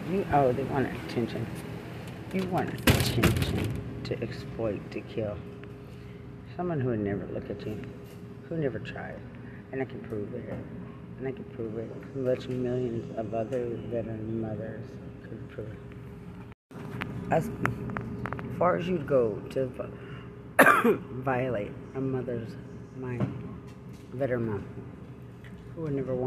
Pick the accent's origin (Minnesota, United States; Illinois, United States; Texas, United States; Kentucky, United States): Texas, United States; Lubbock; I'm from Lubbock, not San Antonio.